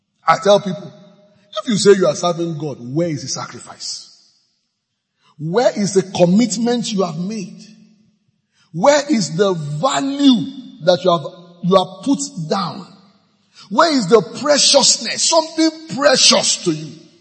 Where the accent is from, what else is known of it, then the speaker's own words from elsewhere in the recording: Nigeria; As a Nigerian, this is what I feel.